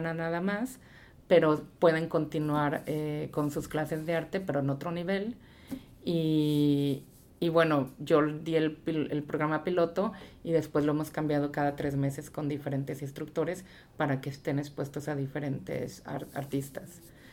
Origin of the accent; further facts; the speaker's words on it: Mexico; nosotros crecimos en México, fuimos a la Universidad en México